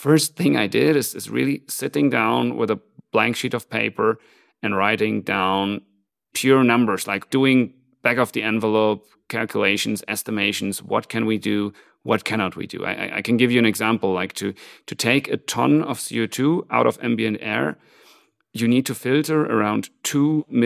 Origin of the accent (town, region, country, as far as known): Hamburg, Germany; moved away as an adult; now in Zurich, Switzerland